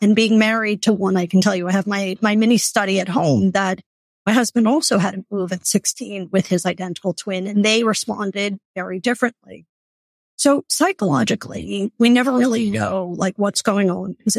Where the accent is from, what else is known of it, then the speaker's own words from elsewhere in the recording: New York City, New York, United States; Growing up in New York City, again, was exceptional in some ways insofar as being connected with different diverse groups of people